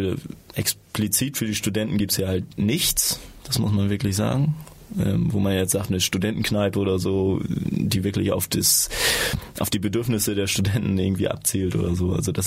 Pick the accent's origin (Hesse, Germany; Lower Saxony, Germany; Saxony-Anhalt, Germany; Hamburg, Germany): Hamburg, Germany; ich komme ein bisschen aus Hamburg, aus der Ecke und weiß auch, was halt in Hamburg abgeht.